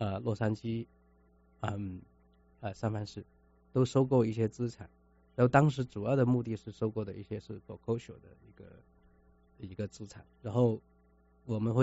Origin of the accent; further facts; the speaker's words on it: Hong Kong; now in Seattle, United States; 我来自香港然后在香港的这个生活做事业的这个经验完全在这边有很多都是用不上